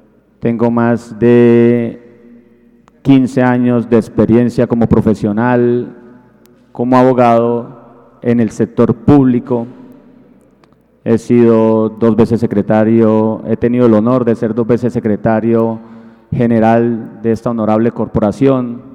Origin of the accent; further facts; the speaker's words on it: Bucaramanga, Santander, Colombia; soy bumangués, soy abogado de la Universidad Industrial de Santander